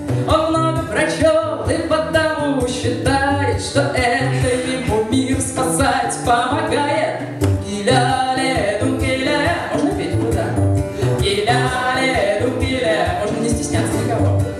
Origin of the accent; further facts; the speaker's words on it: Ufa, Bashkortostan, Russia; Я родом из Республики Башкортостан, из города Уфа.